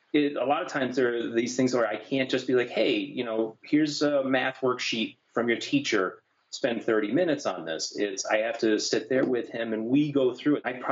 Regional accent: South Burlington, Vermont, United States; I'm from South Burlington, Vermont, and I have a son who is 9 years old.

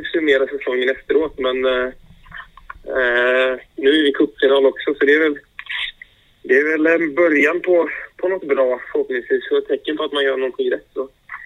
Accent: Gothenburg, Västra Götaland County, Sweden; jag har väl sagt innan att som göteborgare så där

